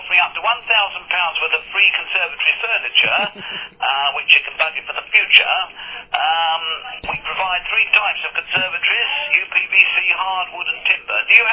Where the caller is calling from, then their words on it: England, United Kingdom; I'm calling from England.